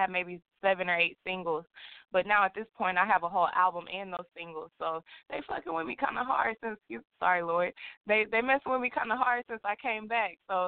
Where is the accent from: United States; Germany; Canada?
United States; Houston, Texas; Well, you know, Houston is dope.